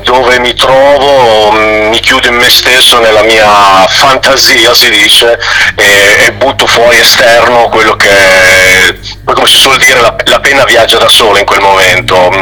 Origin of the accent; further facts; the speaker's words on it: Modena, Emilia-Romagna, Italy; noi siamo, io sono di Modena